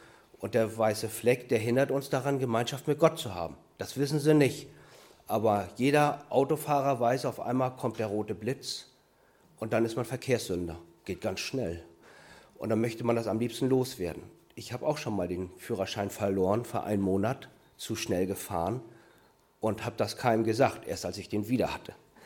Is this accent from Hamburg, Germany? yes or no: yes; Hamburg, Germany; born there; Ja, und ich bin in Hamburg geboren, aber das ist schon lange her, 53 Jahre.